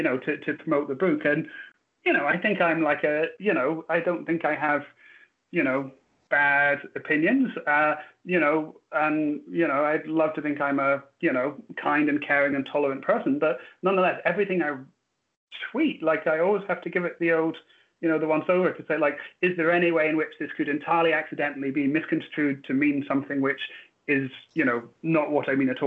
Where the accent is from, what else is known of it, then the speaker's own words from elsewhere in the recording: Scotland, United Kingdom; I come from Scotland, as I said